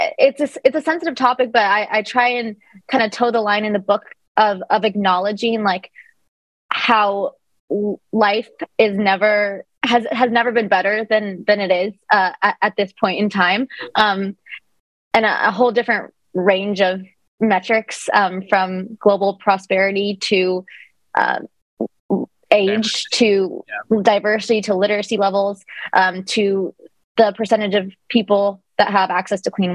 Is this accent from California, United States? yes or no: no; Texas, United States; now in New York, United States; I'm a Texan moving to New York, doing the reverse of what people are seem to be doing.